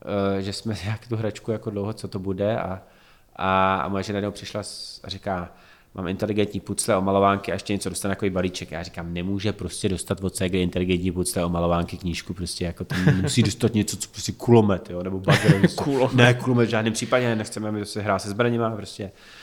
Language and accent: Czech; Prague, Czechia; Babička bydlí ve stejném městě, jsme Pražáci